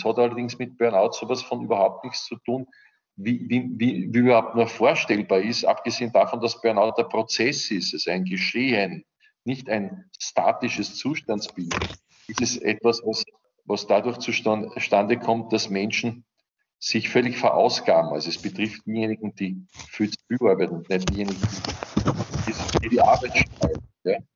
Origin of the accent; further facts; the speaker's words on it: Vienna, Austria; Und daher, als Wiener, ist man dann halt auch bald vielleicht bei diesem Titel.